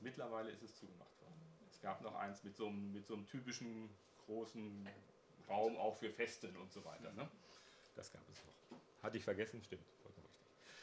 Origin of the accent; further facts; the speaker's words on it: Bad Nenndorf, Lower Saxony, Germany; Das ist mein Heimatort Bad Nenndorf, wo ich groß geworden bin.